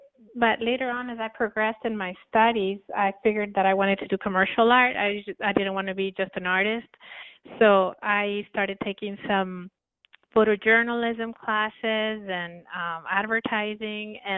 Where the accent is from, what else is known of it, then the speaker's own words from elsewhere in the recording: Quito, Pichincha, Ecuador; moved away as an adult; now in United States; Well, I was born in Ecuador. I grew up in the capital, which is Quito.